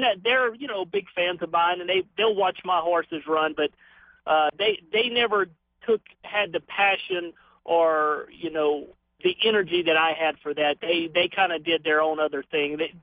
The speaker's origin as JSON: {"language": "English", "town": "Ragley", "region": "Louisiana", "country": "United States", "said": "being I was from Ragley, which is only about 30 minutes away from Lake Charles, where McNeese State is located."}